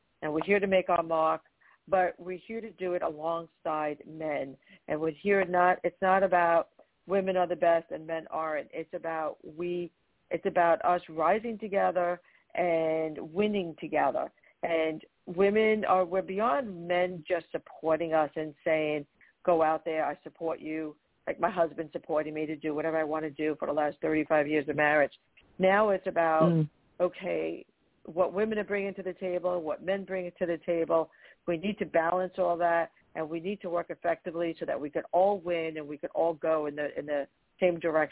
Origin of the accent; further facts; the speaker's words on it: Brooklyn, New York, United States; now in New Jersey, United States; So if you can't hear it, I am from Brooklyn, New York, and now living in New Jersey for the last about 30 years or so.